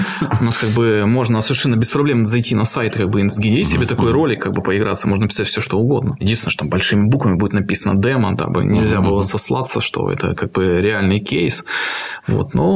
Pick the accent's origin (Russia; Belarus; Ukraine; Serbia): Ukraine; Crimea; я сам крымчанин, родился в Крыму